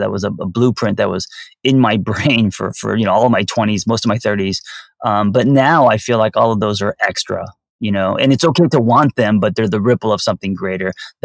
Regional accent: Los Angeles, California, United States; I don't want to blame it on me growing up in Los Angeles, but I'm definitely a lot more materialistic than Noel.

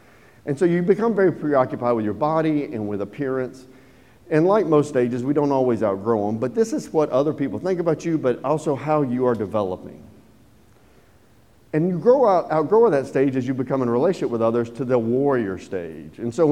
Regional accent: Georgia, United States; I'm from Georgia, man. NASCAR means going like this.

